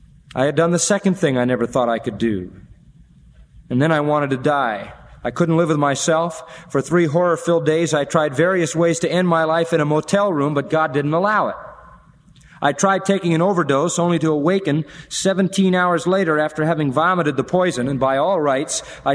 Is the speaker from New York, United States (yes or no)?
yes; Haverstraw, New York, United States; born or raised there